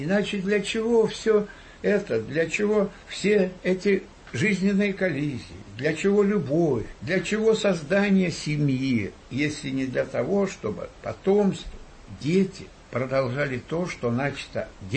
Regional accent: Moscow, Russia; born there; я родился 8 октября 1938 года в Москве, хотя я не коренной москвич. Родители мои приезжие из разных областей России.

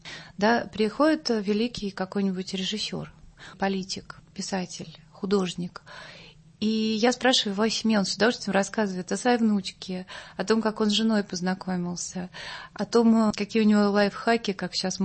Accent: Moscow, Russia; А я такой москвич-москвич

